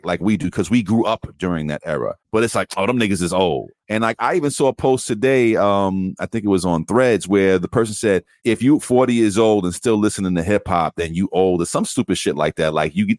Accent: New York, United States; I remember because I was from New York, when you go from New York, which is the mecca of hip hop at the time, and you go down south

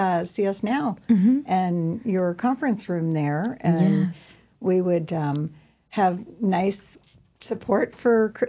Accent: St. Louis, Missouri, United States; moved away as an adult; I'm not. Actually, I'm from St. Louis.

